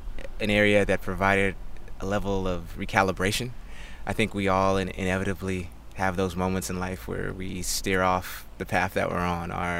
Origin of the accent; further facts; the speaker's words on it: Seattle, Washington, United States; I was a kid from Rainier Beach who was going to private schools, many times, you know, be one of the few black students there